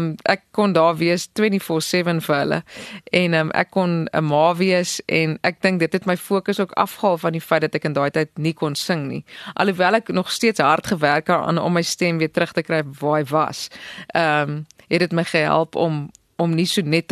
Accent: Western Cape, South Africa; ek is mos daar van die Kaap af, so is altyd vir my lekker om te sê, ek is van daar af, want ek geniet het baie om daar te woon.

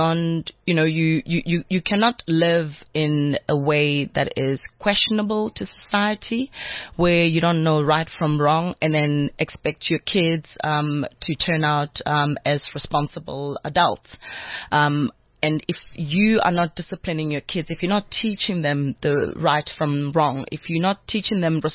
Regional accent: Pimville, Gauteng, South Africa; on the same road where you've grown up, you know, I'm from Pimville

